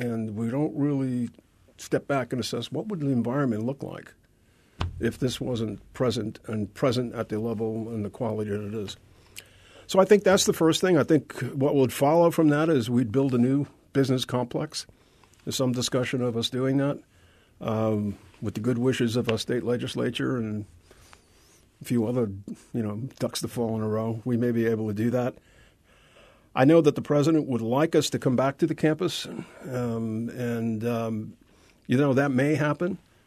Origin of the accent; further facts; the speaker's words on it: New York, United States; Now, I must tell you, as a New Yorker, waiting on that line, those bridges would have come down.